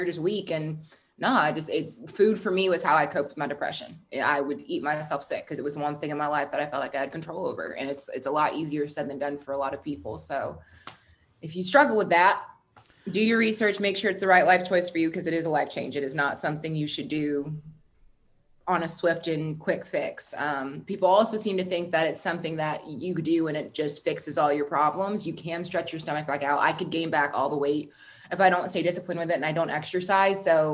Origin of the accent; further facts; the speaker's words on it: Texas, United States; born there; I was born in Texas. I've lived all over the South. I've also lived all over the North as well.